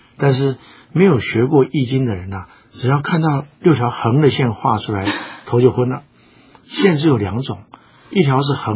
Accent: Taiwan; 我们在台湾长大讲中文的

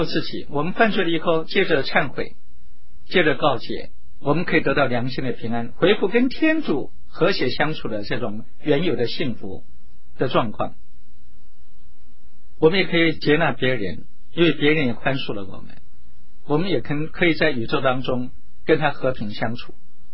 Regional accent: China; 这个就是我们中国人俗话所说的男大当婚女大当嫁

